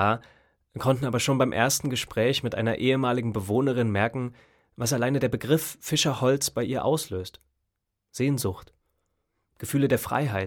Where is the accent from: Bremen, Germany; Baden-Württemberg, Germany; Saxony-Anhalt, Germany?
Saxony-Anhalt, Germany; Halle; Ich bin in Halle an der Saale aufgewachsen, im Osten.